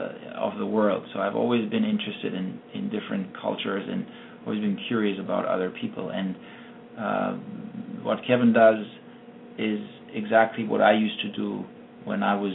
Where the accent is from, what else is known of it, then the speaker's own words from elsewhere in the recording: Germany; I grew up playing basketball growing up in Germany.